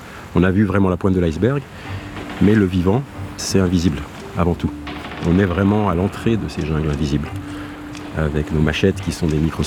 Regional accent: Switzerland; now in Roscoff, France; je suis un Suisse, un Helvète des montagnes

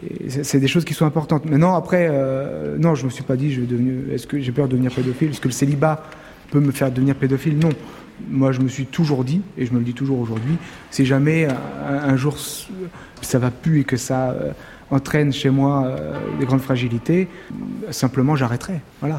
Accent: Île-de-France, France; J'ai 32 ans, voilà, je suis originaire de l'Essonne

